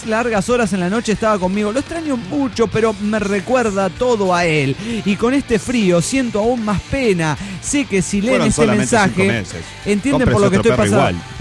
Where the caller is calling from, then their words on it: Guadalajara, Jalisco, Mexico; de Guadalajara, Jalisco, México.